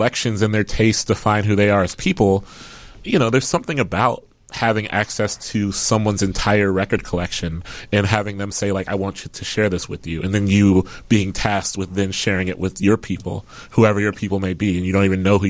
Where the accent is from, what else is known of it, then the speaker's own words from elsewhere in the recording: Midwest, United States; I mean, I grew up in the Midwest, but I had a strong East Coast rap bias.